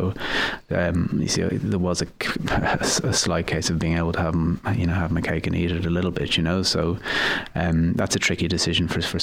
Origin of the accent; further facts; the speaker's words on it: Ireland; I had played for Ireland before, I'm Irish